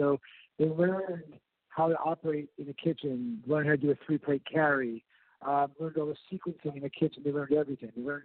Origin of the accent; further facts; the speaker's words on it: New York City, New York, United States; I'm a New Yorker, first and foremost, and I love shooting in New York.